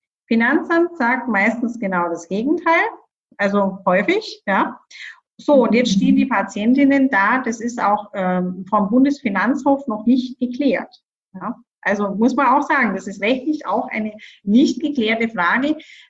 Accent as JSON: {"language": "German", "region": "Bavaria", "country": "Germany", "said": "ich komme ja aus Bayern"}